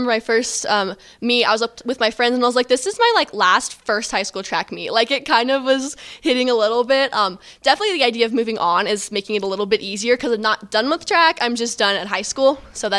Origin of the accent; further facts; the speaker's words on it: Illinois, United States; Yeah, so I grew up in Southern Illinois, and my school did not have a track team